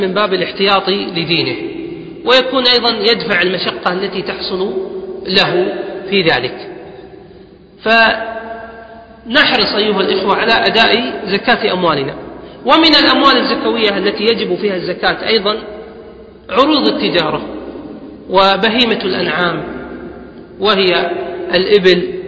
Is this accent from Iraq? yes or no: no; Kuwait; عندنا في الكويت مثلا كان 85 جرام يساوي 600 دينار كويتي